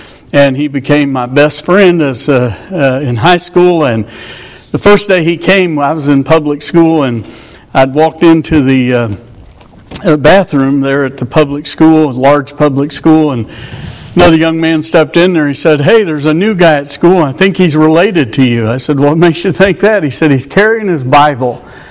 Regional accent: Arkansas, United States; Since I'm from Arkansas, I wanted to make sure you understood that.

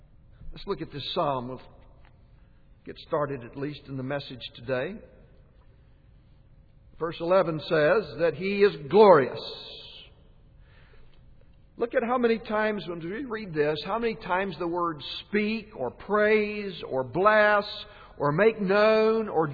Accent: United States; Hey, you're an American. I'm an American. I go abroad, I like to talk about America

